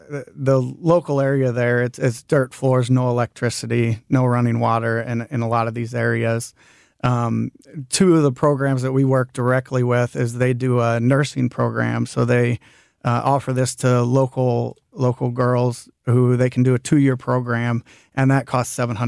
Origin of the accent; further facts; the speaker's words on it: Marine, United States; So growing up in Marine, our neighbors, probably when I was about 15, so this would be 25 years ago